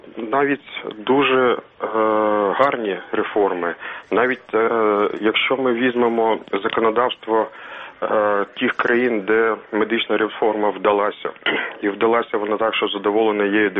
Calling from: Odesa, Odesa Oblast, Ukraine; я з Одеси.

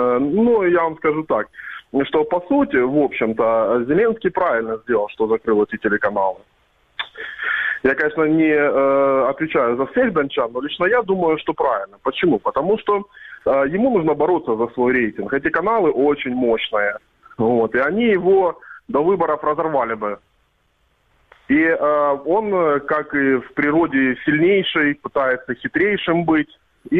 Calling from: Donetsk, Donetsk Oblast, Ukraine; я вам звоню из Донецка.

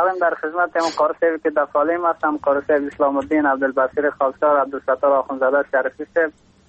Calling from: Takhar, Afghanistan; از باستان تخار همراه خواهرک خودم

